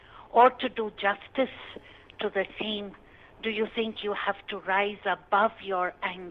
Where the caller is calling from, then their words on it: Mumbai, Maharashtra, India; calling Toni Morrison from Mumbai, India. I have, as an Indian, been exposed to many genres of Indian literature that deal with marginalisation.